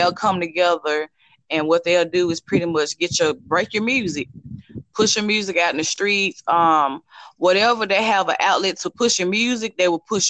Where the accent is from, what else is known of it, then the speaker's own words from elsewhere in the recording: Memphis, Tennessee, United States; but she's from Memphis and I'm from Memphis. We stay in Memphis together, but I'm barely here.